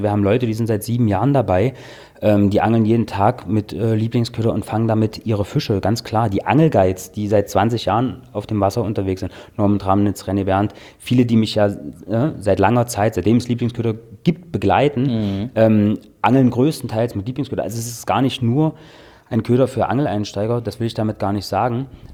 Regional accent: Dessau, Saxony-Anhalt, Germany; Ja, ich komme aus Dessau, genau. Ich bin dort aufgewachsen, meine Eltern wohnen dort

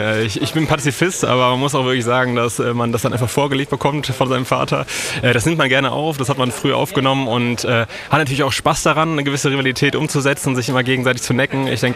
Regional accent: Düsseldorf, North Rhine-Westphalia, Germany; bin 28 Jahre alt und auch in Düsseldorf aufgewachsen, groß geworden, geboren, also komplett gebürtiger Düsseldorfer.

